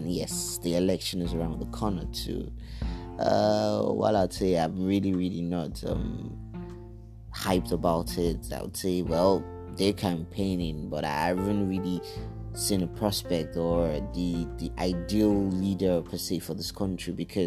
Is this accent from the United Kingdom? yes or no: no; Nigeria; the market is unpredictable as a Nigerian entrepreneur.